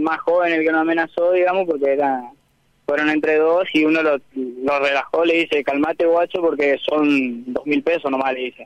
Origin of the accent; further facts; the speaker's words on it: Lanteri, Santa Fe, Argentina; Somos de Lanteri.